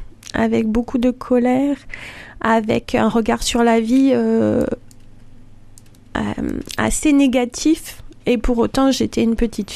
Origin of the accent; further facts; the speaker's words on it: Toulouse, Occitanie, France; Alors je suis une vraie Toulousaine, hein, donc de Toulouse, j'ai grandi une petite fille heureuse et dynamique.